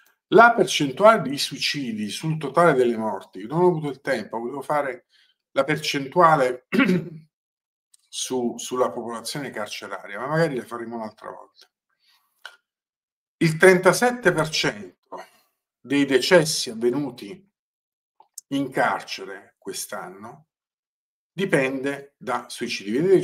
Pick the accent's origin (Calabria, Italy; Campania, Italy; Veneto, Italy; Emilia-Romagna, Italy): Campania, Italy; Salerno; Io non sono di Napoli, sono di Salerno, come molti di voi sanno, e tra l'altro ho vissuto per una parte della mia infanzia in una provincia di Salerno, a nord di Salerno, che è molto più vicina a Napoli